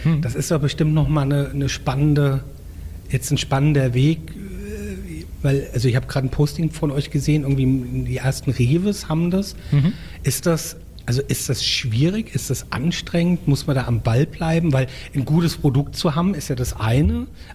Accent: Rhineland-Palatinate, Germany; bei uns in Rheinhessen sagt man Bettinger, ein Teig mit Erdbeeren drauf.

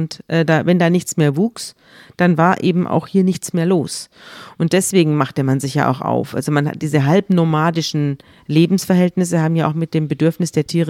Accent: Munich, Bavaria, Germany; wir kommen ja beide aus München

